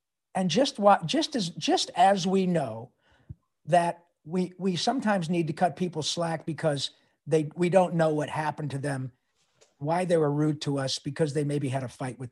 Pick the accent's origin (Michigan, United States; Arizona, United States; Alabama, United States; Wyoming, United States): Michigan, United States; Detroit; as I grew up in Detroit